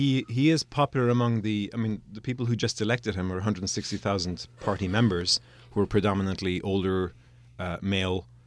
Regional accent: Limerick, Munster, Ireland; accent: Irish; West of Ireland, Limerick.

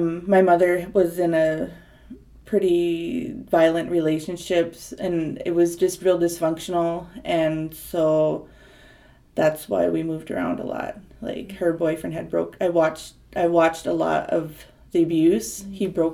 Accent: Dickinson, North Dakota, United States; also born or lived in Mandaree / Williston; Well, I was born in Dickinson, North Dakota. My mother was from Mandaree, which is on the Fort Berthold Reservation, and the first 7 years of my life, I lived with my mother, so we kind of moved around a lot

